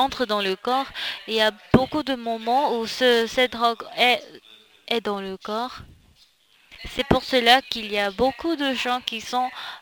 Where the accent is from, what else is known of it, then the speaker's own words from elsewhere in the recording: North Gyeongsang, South Korea; French is a second language; Moi, je viens de Gyeongbuk, en Corée, qui est ma ville natale.